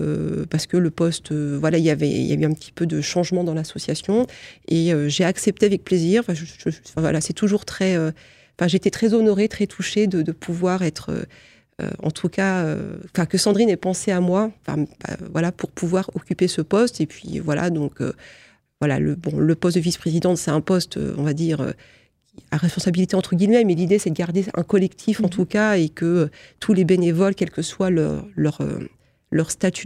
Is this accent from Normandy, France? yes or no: no; Fougères, Brittany, France; moved away as an adult; now in Lorraine, France; je suis en Lorraine et que j'ai occupé différents postes dans la même institution. Et sinon, je suis bretonne d'origine, de Fougères plus précisément.